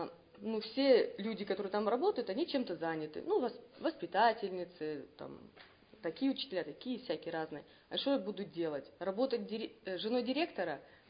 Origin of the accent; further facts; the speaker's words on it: Japan; я из Японии